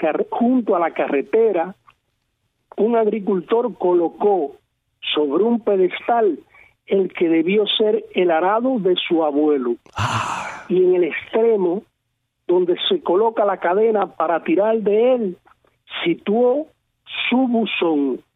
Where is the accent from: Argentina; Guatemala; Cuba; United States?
Cuba; soy el único cubano que viviendo en Cuba ha venido a Estados Unidos con el único propósito de conocer este país.